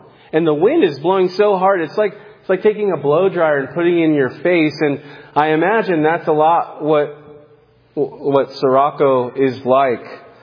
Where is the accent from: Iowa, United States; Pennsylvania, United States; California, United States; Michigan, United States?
California, United States; It reminds me of growing up in California. Some of my fellow Californians and would understand that every year we had the Santa Ana winds.